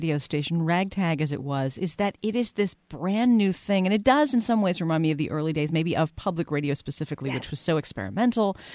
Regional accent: El Paso, Texas, United States; For one thing, I'm from El Paso, so we have to hit this.

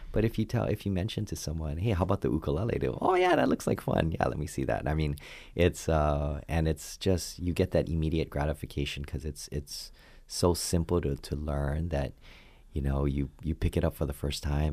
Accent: Hawaii, United States; And of course, growing up in Hawaii, all the kids play the ukulele.

